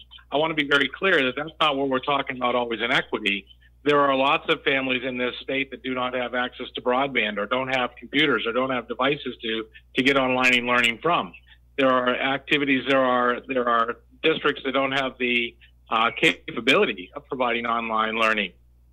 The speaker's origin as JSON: {"language": "English", "region": "Maine", "country": "United States", "said": "I'm from Maine."}